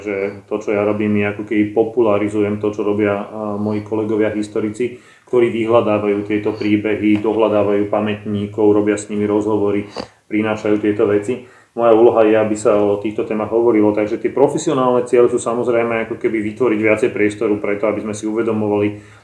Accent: Bratislava, Bratislava Region, Slovakia; narodil som sa v roku 1976, som z Bratislavy.

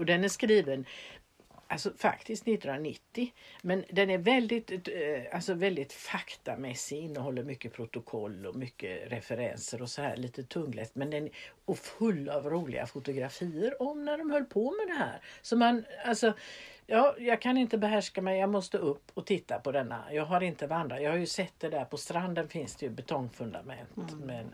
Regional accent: Öland, Kalmar County, Sweden; som ölänning så sitter jag ju ofta och tänker

